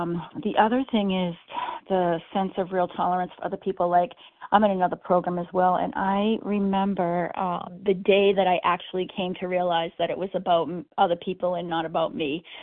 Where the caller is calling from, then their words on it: Massachusetts, United States; I'm calling in from Massachusetts.